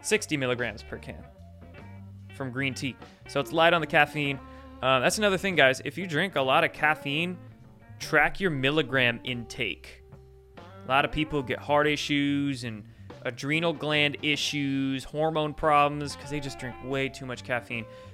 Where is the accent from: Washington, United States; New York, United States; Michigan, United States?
Washington, United States; Bremerton; So that's where I grew up. I grew up in the Navy town, Bremerton.